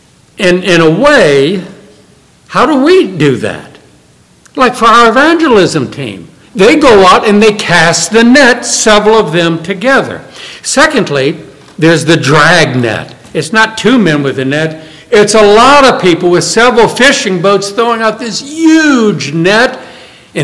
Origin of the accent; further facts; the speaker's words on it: New Orleans, Louisiana, United States; Growing up in New Orleans, my father, brother, and I, two or three times went out in the Gulf of Mexico